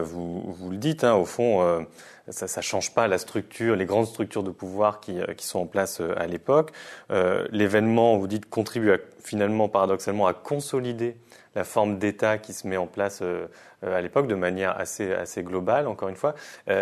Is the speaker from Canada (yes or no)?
no; Lyon, Auvergne-Rhône-Alpes, France; Comme je suis de Lyon